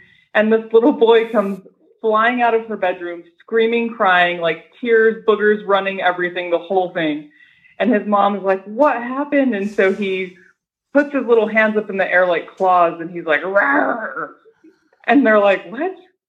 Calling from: Las Vegas, Nevada, United States; I'm in Las Vegas.

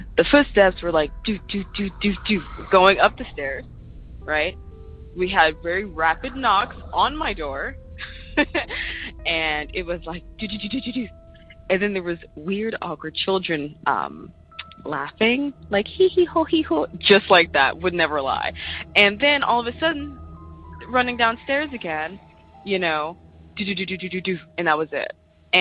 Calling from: Sacramento, California, United States; I am calling from Sacramento, California.

